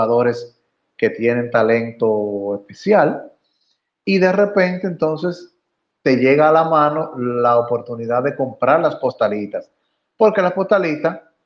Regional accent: Dominican Republic; como dominicano, arranqué ya bien niño a coleccionar tarjetas

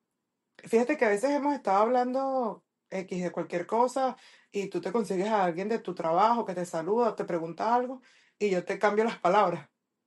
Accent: Venezuela; extraño ese momento de hablar con mis amistades de Venezuela

